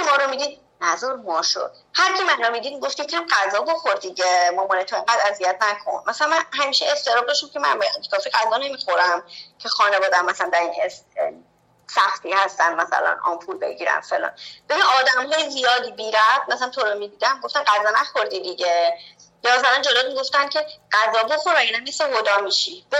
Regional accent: Iran; moved away; من از روزی که از ایران اومدم دیگه پاشنه بلند نپوشیدم.

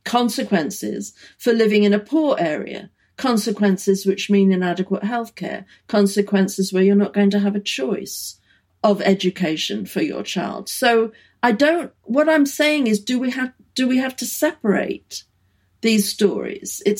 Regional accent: United Kingdom; growing up in Britain, that had never happened

